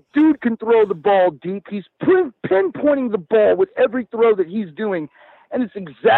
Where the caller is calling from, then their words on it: Texas, United States; calling from Central Texas.